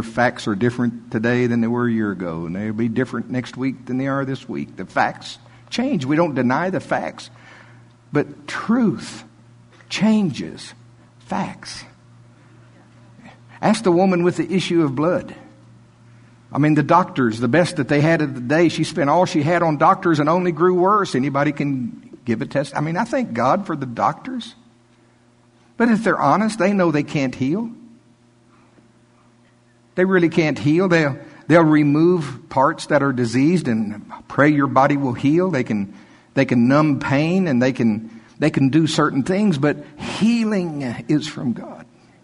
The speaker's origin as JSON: {"language": "English", "country": "United States", "said": "Because I'm from Pottawatomie County."}